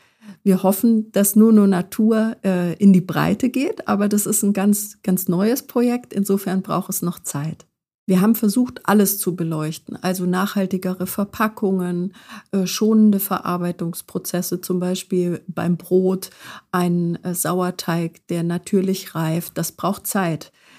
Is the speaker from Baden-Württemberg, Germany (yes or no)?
yes; Konstanz, Baden-Württemberg, Germany; Ich komme vom Bodensee aus Konstanz